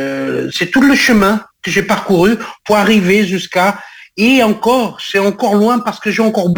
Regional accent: Praia, Santiago, Cape Verde; je viens de l'intérieur de Praia, donc c'est loin de la vie, loin de toutes les le mouvement culturel et même musical.

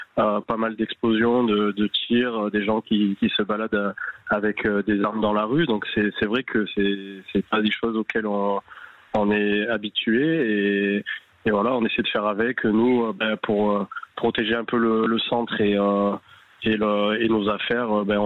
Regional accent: French Polynesia; parce que nous, on vient de Polynésie française, donc on n'est pas habitué à ce genre d'affrontement-là.

